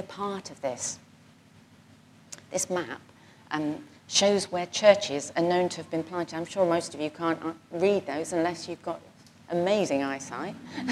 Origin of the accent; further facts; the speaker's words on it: Southampton, South East England, United Kingdom; I'm from Southampton